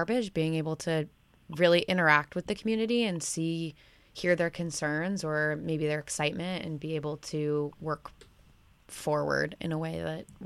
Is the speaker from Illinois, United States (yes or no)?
yes; Chicago, Illinois, United States; now in South Royalton, United States; I come from Chicago, and Washington, D.C. Is where I did my undergrad.